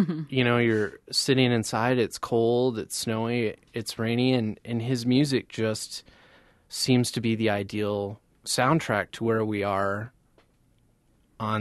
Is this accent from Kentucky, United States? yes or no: no; Eau Claire, Wisconsin, United States; I'm from Eau Claire, and my wife's whole family is from the Oliva Strum area south of Eau Claire, and it just seemed natural.